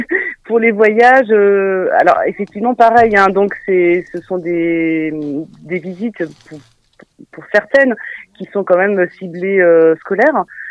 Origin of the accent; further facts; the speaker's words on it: Normandy, France; oui, parce qu'on est normand, donc la mise en valeur de notre petit territoire